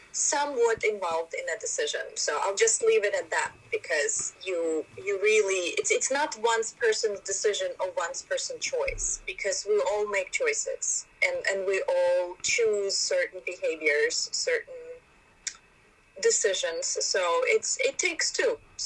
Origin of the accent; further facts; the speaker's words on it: Crimea, Ukraine; now in United States; I'm just saying I grew up in Crimea. It's a peninsula on the Black Sea and we've always had sun.